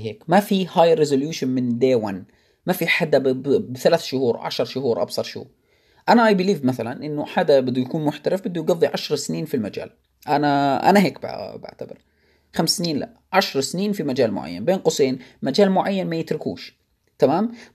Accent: Jordan; طبعا التوجيهي للأسف عندنا بالأردن

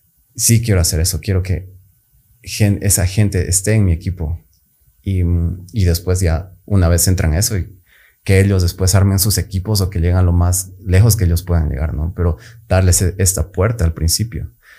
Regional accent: Bolivia; acá en Bolivia. Es un proyecto que yo fui a mi empresa a decirles, tengo ese proyecto. Hay talento en mi país, en Latinoamérica.

